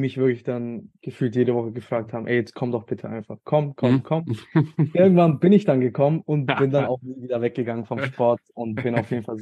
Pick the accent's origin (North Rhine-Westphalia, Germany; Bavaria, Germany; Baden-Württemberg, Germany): Bavaria, Germany; Rothenburg ob der Tauber; also ich komme aus Rothenburg, Rothenburg ob der Tauber, schönes kleines Städtchen in Bayern.